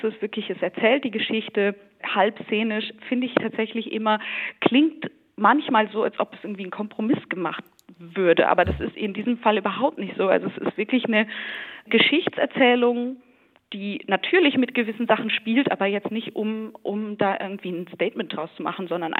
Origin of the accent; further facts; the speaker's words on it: Germany; Ich bin gebürtig Deutsche, aber bin auch halbe Irin. Also meine Mutter kommt aus Irland. Und habe bis vor einigen Wochen noch in Amsterdam an einer Opernakademie studiert